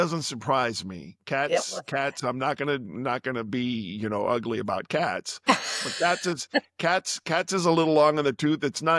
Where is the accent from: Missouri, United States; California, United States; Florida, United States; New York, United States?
Florida, United States; Miami; as I'm from Miami originally.